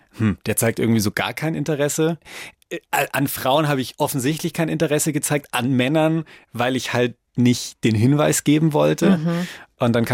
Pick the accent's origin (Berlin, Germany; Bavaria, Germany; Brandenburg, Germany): Bavaria, Germany; ja, ich bin in Franken aufgewachsen.